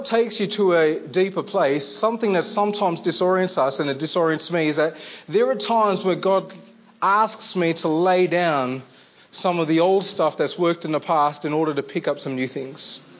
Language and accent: English; Armidale, New South Wales, Australia; And like I said, I'm from Armidale. So you guys are going to have to shout me down because they're feisty over there.